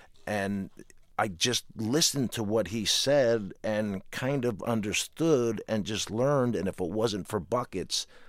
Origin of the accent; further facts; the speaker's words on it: New Jersey, United States; I'm a jock from New Jersey.